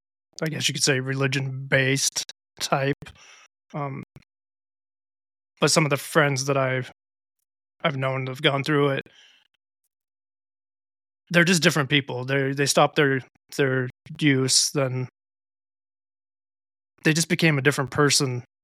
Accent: Utah, United States; I grew up in Utah and it was nothing but religion.

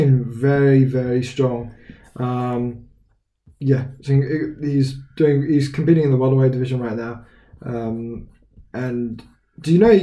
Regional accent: Australia; See, I'm Australian and I hate it because I really love Robert Whittaker

